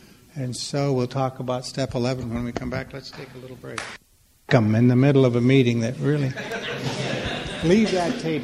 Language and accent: English; Billings, Montana, United States; I was brought up in the Church of the Air in Billings, Montana